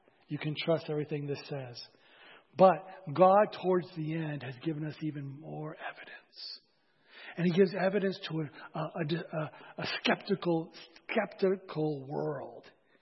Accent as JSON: {"language": "English", "country": "United States", "said": "I'm an American, I'm a proud American, I'm a patriot, and I love my country"}